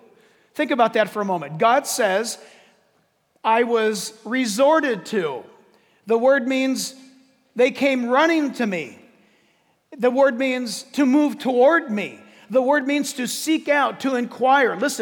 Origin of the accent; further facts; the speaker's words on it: Canada; I'm a Canadian, Gentile.